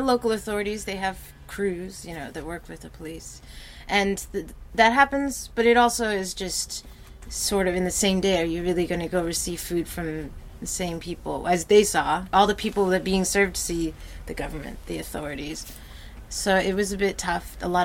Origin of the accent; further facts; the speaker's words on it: New York, United States; accent: American; American. I'm from New York.